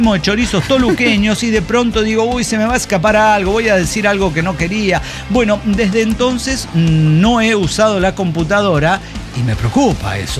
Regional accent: Mazatlán, Sinaloa, Mexico; nunca salí de Mazatlán, no sé cómo es afuera.

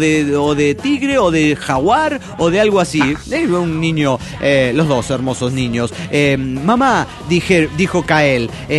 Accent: Juliaca, Puno, Peru; de Juliaca, Perú.

